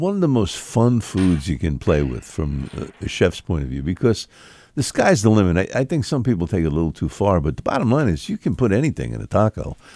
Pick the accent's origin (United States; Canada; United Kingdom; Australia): United Kingdom; England; I like fish and chips. I'm English.